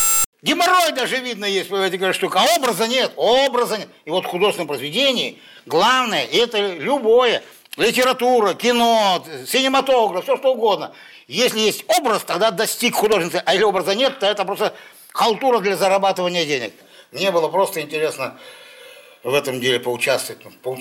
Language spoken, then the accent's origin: Russian; Yekaterinburg, Sverdlovsk Oblast, Russia; also born or lived in Leningrad; Я коренной, сверловчанин. Коренной сверловчанин. Просто я долгое время жил в Ленинграде.